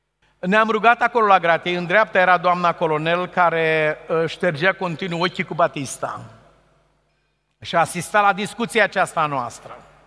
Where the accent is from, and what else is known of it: Romania